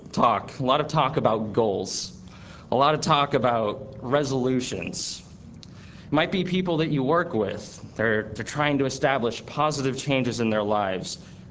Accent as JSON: {"language": "English", "region": "Montana", "country": "United States", "also_born_or_lived": "Washington", "said": "I'm actually from Montana, and I was born in Washington, so I really consider the Northwest my home"}